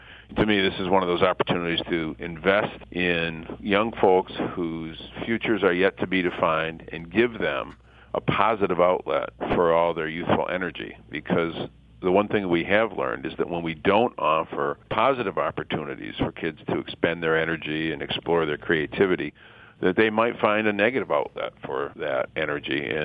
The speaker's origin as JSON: {"language": "English", "town": "Flint", "region": "Michigan", "country": "United States", "tie": "born or raised there", "said": "including in my hometown of Flint, Michigan"}